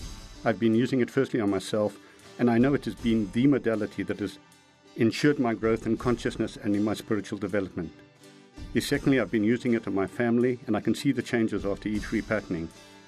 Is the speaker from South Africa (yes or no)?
yes; South Africa; I'm a practitioner from South Africa.